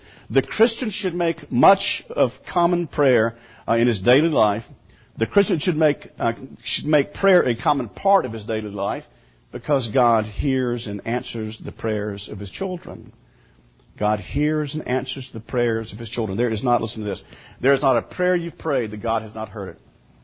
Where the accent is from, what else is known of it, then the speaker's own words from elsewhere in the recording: Hattiesburg, Mississippi, United States; Historically, going back to growing up in Hattiesburg, Wednesday night was the most poorly attended service in the church.